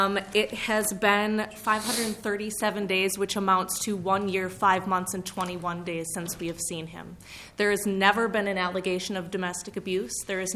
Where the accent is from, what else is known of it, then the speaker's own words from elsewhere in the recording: St. Paul, Minnesota, United States; I am from St. Paul